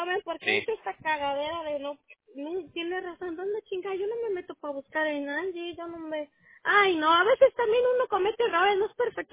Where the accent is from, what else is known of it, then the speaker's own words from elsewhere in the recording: Córdoba, Veracruz, Mexico; Soy de Córdoba, Veracruz.